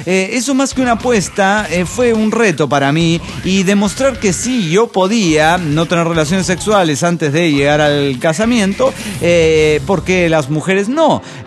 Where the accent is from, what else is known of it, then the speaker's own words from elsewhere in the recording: Oaxaca, Mexico; Bueno, en Oaxaca, de donde soy originario.